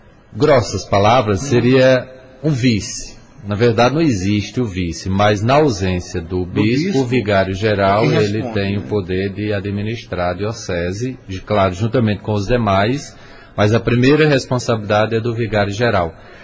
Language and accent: Portuguese; Santa Cruz da Venerada, Brazil; Sou de Santa Cruz da Venerada, mais especificamente da comunidade de Poço Dantas, um povoado, um pequeno distrito do nosso município, Poço Dantas.